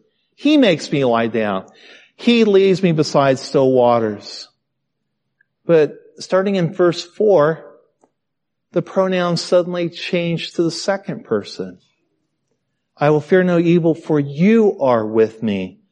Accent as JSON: {"language": "English", "region": "Ohio", "country": "United States", "tie": "born or raised there", "said": "Now, like I said before, I grew up in Ohio with cattle."}